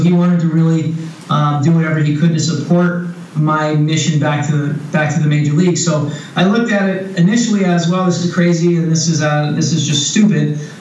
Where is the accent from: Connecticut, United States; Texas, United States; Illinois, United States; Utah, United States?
Connecticut, United States; Guilford; I grew up in Guilford, Connecticut.